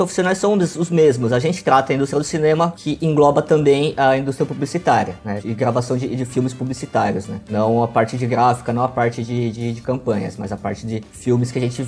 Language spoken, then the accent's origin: Portuguese; São Paulo, Brazil; A faculdade é em Santo Amaro e eu sou do ABC.